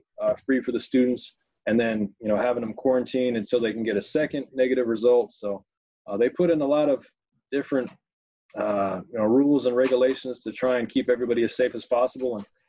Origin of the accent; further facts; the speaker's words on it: California, United States; I'm from California. I went to a junior college in California for 2 years, Contra Costa College.